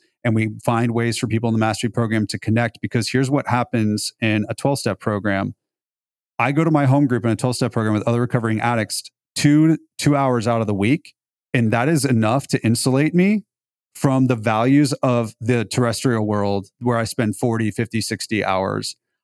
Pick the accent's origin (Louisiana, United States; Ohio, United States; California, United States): California, United States; Beverly Hills; But like growing up in Beverly Hills, I saw a lot of people that had a lot of stuff that weren't happy.